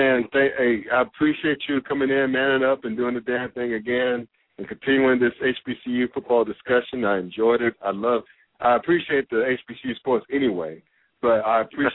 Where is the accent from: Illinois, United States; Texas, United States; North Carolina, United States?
North Carolina, United States; I grew up in North Carolina, you know, spent most of my, like, young adulthood in North Carolina.